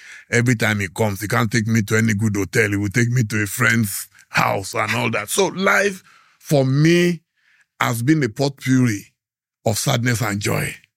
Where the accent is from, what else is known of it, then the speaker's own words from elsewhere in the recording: Nigeria; moved away; I never planned to leave as a Nigerian. Some people dream of going abroad. No. I went abroad out of absolute necessity and out of desperation, not because I wanted to.